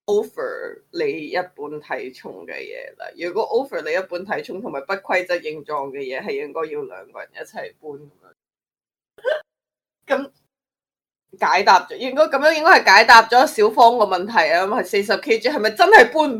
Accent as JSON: {"language": "Cantonese", "country": "Hong Kong", "said": "我觉得作为香港人来讲已经很好的了，"}